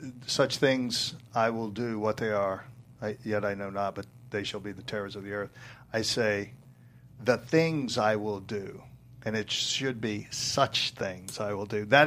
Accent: Baton Rouge, Louisiana, United States; I was getting ready to go home to my hometown, Baton Rouge, to spend Christmas with my family.

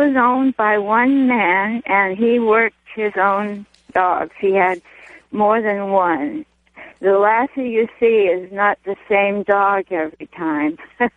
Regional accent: Los Angeles, California, United States; born or raised there

